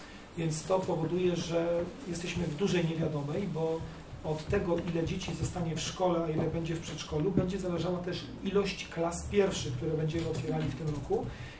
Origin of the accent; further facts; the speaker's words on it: Ksawerów, Łódź Voivodeship, Poland; Ksawerów, moje rodzinne miejscowość, mogę to też powiedzieć.